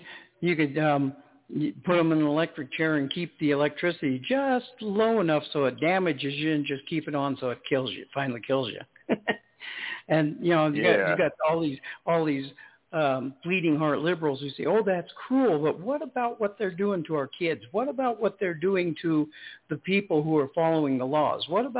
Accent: Colorado, United States; I grew up in Colorado, so, you know, my dad taught me how to survive out in the middle of nowhere if I needed to.

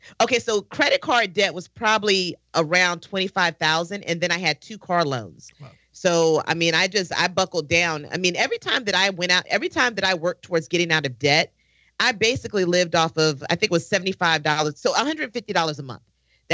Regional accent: Virginia, United States; I'm from Virginia. I don't have any loyalties to South Carolina.

